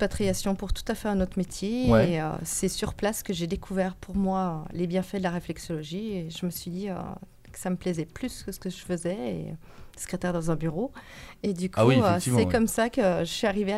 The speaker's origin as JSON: {"language": "French", "town": "Virieu", "region": "Auvergne-Rhône-Alpes", "country": "France", "said": "Alors, je viens de Virieux"}